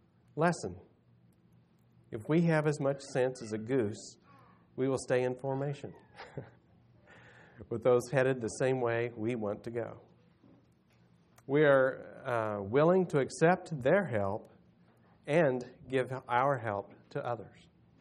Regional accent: Kansas City, United States; growing up in Kansas City, if your roof needed shingled, you went and bought all the stuff, and the next weekend all these church guys showed up at your house

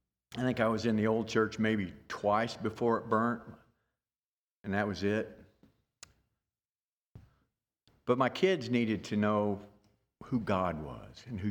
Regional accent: Kansas City, Missouri, United States; I was brought up Baptist. We moved from Kansas City out to the suburb areas, and that's where my parents lost interest in taking us to church.

